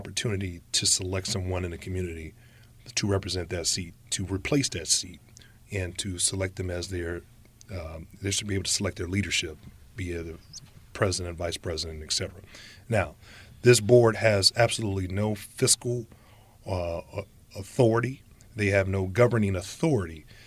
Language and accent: English; Gary, Indiana, United States; as a resident of Gary and as someone that was born and raised in Gary, know we have a blight issue.